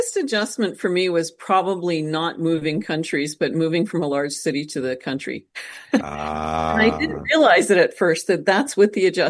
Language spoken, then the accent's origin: English; Canada; now in Costa Rica; I love being a Canadian. I love going home to visit.